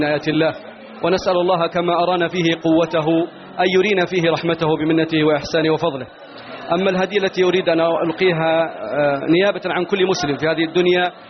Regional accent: Saudi Arabia; أنا أفتخر بها كمسلمة، وأفتخر بها كعربية، وأفتخر بها كخليجية، وأفتخر بها كسعودية، وأفتخر بها أيضا كغامدية بصفة غامدي

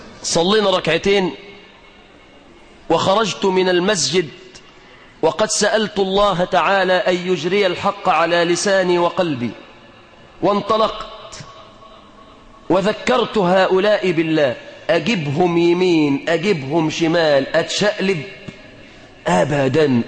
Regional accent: Egypt; وأسأل الله أن يحفظ بلادنا مصر إسلامية.

